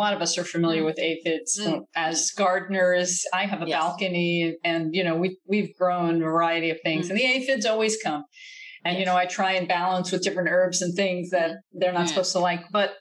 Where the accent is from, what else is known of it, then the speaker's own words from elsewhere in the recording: United States; One of the things I enjoyed was the fact that you are British and I am American, and so some of the terminology is a little different.